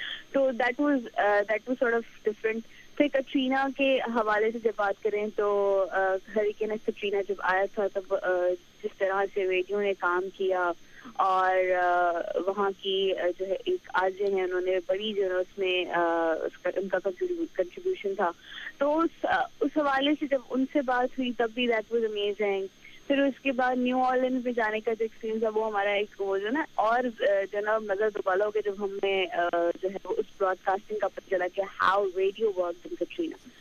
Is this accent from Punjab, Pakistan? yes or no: no; Karachi, Sindh, Pakistan; also born or lived in Hyderabad; میں کراچی سے ہوں, مطلب حیدرآباد اور کراچی سے ہوں